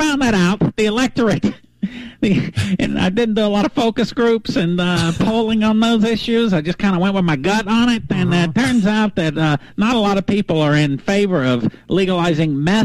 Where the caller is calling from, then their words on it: New Jersey, United States; I'm calling you from my campaign headquarters in the New Jersey.